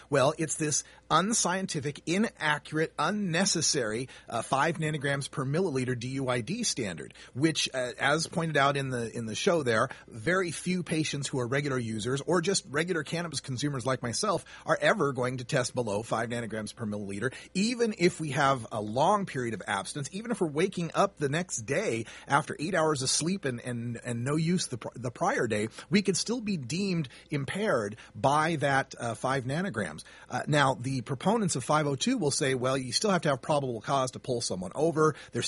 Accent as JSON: {"language": "English", "region": "Idaho", "country": "United States", "said": "But I'm from Idaho. What the hell do I know about surfing?"}